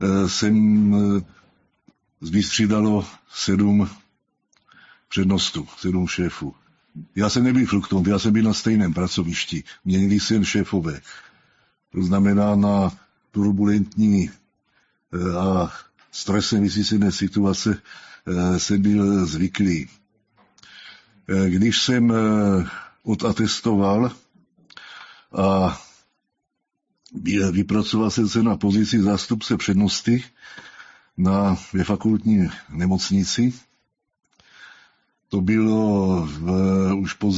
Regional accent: Brno, South Moravian Region, Czechia; moved away as an adult; byl jsem představen, že jsem urolog a onkolog z Brna. V Brně jsem se narodil, v Brně jsem vyrůstal, vystudoval a začal svou odbornou kariéru. Ale v posledních 20 letech už působím v zahraničí.

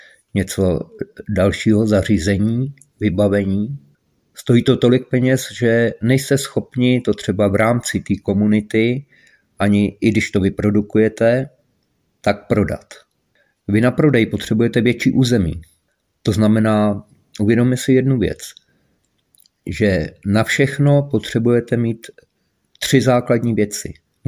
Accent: Moravia, Czechia; A já třeba jako Moravák určitě bych byl rád, kdybych tady měl vlastní zemi, Moravu.

